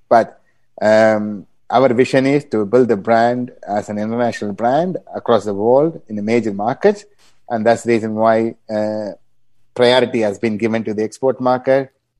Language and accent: English; Chennai, Tamil Nadu, India; So I got that inspiration from the stew because I am hailing from Madras myself.